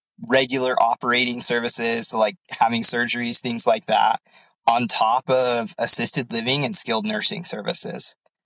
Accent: Orem, Utah, United States; I'm a native here to Utah. Grew up in Orem, Utah, Provo area, and lived in Ogden while I was going to school at Weber State. So have stayed relatively close for the most part. I did serve an LDS mission, so lived a couple years

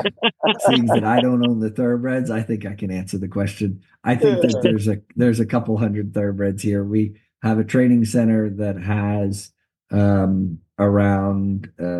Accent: New York City, New York, United States; also born or lived in Ocala, Florida; So I was born in Ocala. All my vacation time was, but I went to grade school actually in New York City.

